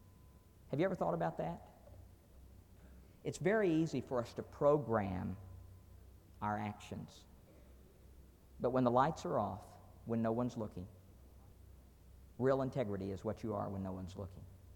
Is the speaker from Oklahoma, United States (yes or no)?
yes; Oklahoma, United States; When I was a boy growing up in Oklahoma and in my Sunday school class